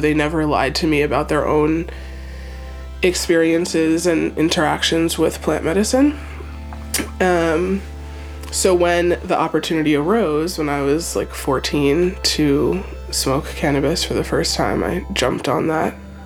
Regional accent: Philadelphia, Pennsylvania, United States; born there; So I was born in Philadelphia, and I was born to one parent that was from Jamaica, and had a deep connection with, I would say, kind of folk healing.

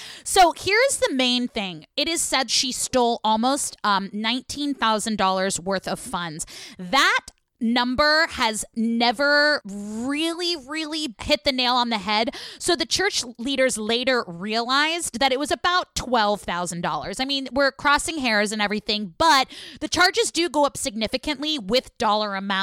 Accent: Oakland, California, United States; And she's in my hometown of Oakland, California.

